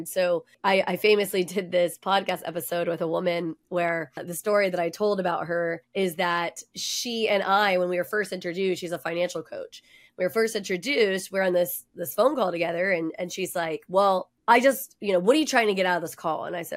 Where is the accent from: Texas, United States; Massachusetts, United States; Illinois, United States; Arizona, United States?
Texas, United States; I don't know if it's because I'm a Texan or because it's just part of my identity.